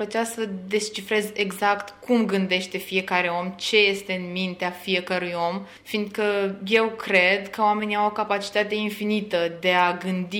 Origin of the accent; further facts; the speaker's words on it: Onești, Bacău County, Romania; sunt din Onești, am 15 ani